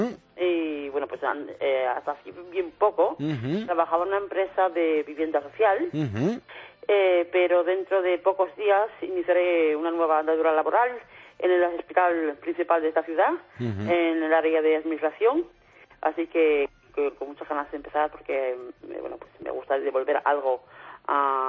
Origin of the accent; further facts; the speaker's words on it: Oviedo, Asturias, Spain; now in United Kingdom; nunca se me olvida de dónde soy, que yo soy de Oviedo y orgullosa de ser asturiana.